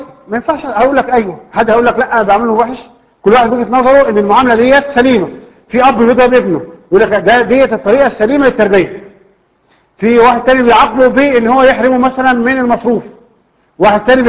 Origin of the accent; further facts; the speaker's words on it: Egypt; احنا عندنا في مصر الفيزياء والكيمياء والرياضه بتبقى اول ثلاث حصص